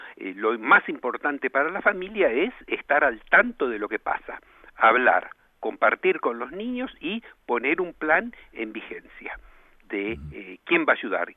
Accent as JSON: {"language": "Spanish", "country": "Argentina", "said": "Yo soy de la Argentina"}